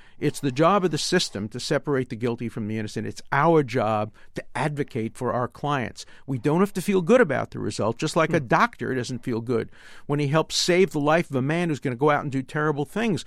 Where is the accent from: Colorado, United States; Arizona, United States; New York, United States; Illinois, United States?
New York, United States; I grew up in Brooklyn.